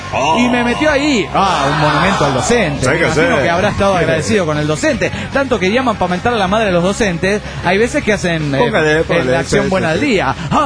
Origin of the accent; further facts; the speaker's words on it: Tuluá, Valle del Cauca, Colombia; de Tuluá, Colombia.